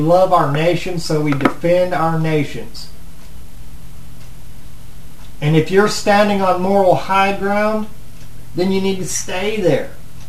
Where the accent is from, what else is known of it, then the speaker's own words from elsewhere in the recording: United States; I'm an American. I don't support Satan. I'm an American. I believe in the American dream.